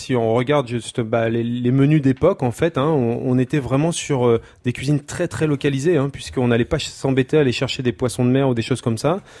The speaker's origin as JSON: {"language": "French", "town": "Vendôme", "region": "Centre-Val de Loire", "country": "France", "tie": "born there", "said": "je suis issu d'une famille agricole, hein, je suis né à Vendôme, on a une ferme qui est à Saint-Jean-de-Froidmantel, avec la famille Martelière, c'est vraiment, voilà, c'est la cinquième génération du côté de ma maman."}